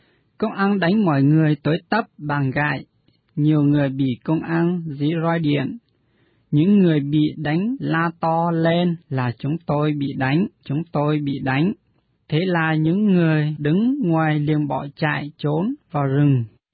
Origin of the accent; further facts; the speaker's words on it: Ha Giang, Vietnam; Em là người Hmong, quê của em là ở Hà Giang.